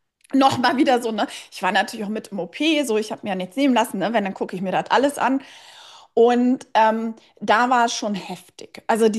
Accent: Kiel, Schleswig-Holstein, Germany; bin ich damals zurück nach Kiel, meiner Geburtsstadt, Heimatstadt

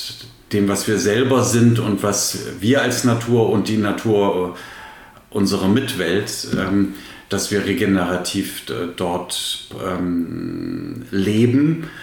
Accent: Kassel, Hesse, Germany; ich komme aus Kassel.

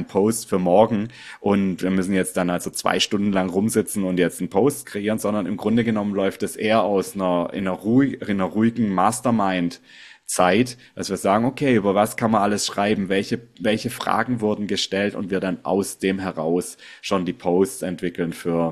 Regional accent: Southwest Germany, Germany; Ich komme aus dem Südwesten in Deutschland

